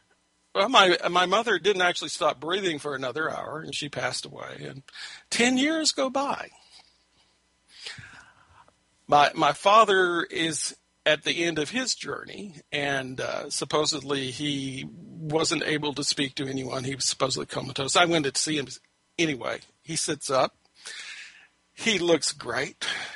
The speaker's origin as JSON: {"language": "English", "region": "Texas", "country": "United States", "tie": "born or raised there", "said": "I was 18 years old. I was growing up in Texas, where you have these bodies of water called stock tanks."}